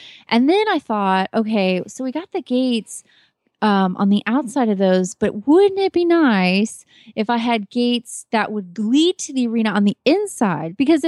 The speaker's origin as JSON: {"language": "English", "town": "Kemp", "region": "Texas", "country": "United States", "said": "from Kemp, Texas"}